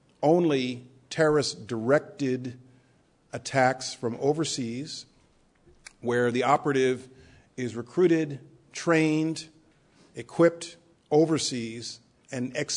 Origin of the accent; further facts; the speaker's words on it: New York, United States; as a New Yorker who was present in Manhattan on 9/11